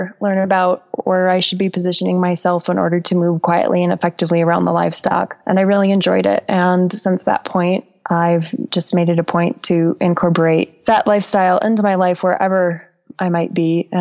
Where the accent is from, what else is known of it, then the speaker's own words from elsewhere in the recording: Minnesota, United States; I grew up in Minnesota and my grandparents, both sets of them were farmers.